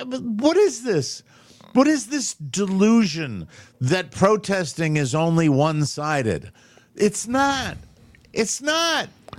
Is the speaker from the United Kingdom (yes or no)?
no; Ireland; I'm an Irishman. Politics are in my blood.